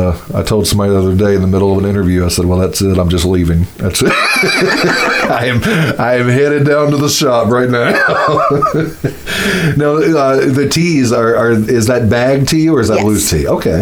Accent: the South, United States; Now, I know I'm from the South

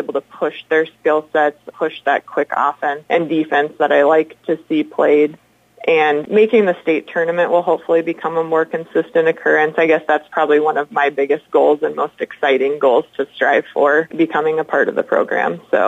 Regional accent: Ankeny, Iowa, United States; Yeah, I grew up in the Ankeny area, and so I actually played for Ankeny High School

